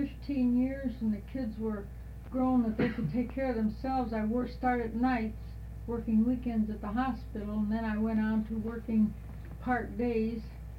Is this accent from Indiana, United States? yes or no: yes; Crown Point, Indiana, United States; also born or lived in Hammond; I was from 5 miles south of Crown Point.